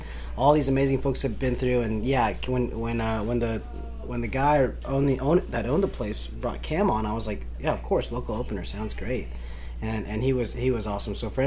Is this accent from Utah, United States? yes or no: no; Nashville, Tennessee, United States; So I grew up in Nashville, basically. There's a little town. It was, like, unincorporated. It's called Bellevue.